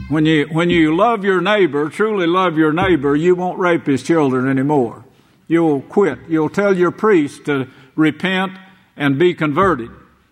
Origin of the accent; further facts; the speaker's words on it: Oklahoma, United States; I was raised in Oklahoma for the first few years of my life